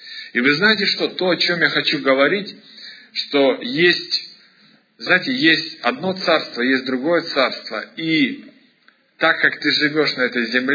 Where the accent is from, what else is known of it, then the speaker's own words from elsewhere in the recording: Odesa, Odesa Oblast, Ukraine; moved away as an adult; я когда приехал из Одессы, знаете, и только первое, что я заметил, что, ну, я приехал сюда, мне как раз исполнилось 20 лет